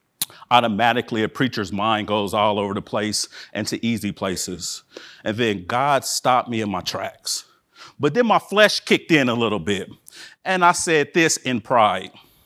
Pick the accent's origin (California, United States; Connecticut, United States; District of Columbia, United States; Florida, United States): California, United States; also born or lived in Fresno / Denver / Montana; I'm a Californian, born in Fresno, then immediately moved to Denver, and then moved to Montana, then moved back home to Northern California as a elementary school student.